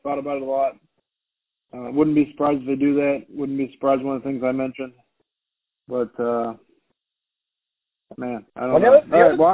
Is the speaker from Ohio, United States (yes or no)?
yes; Ohio, United States; And I'm from Ohio, so I'm not in Chicago, not the Bulls, but we'll go Ohio.